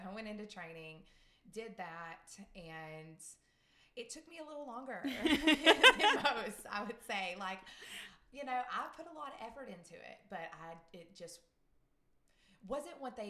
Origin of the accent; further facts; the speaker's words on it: Kentucky, United States; moved away as an adult; now in Mississippi, United States; and I was born and raised in Kentucky. And I was like, let me go see the world.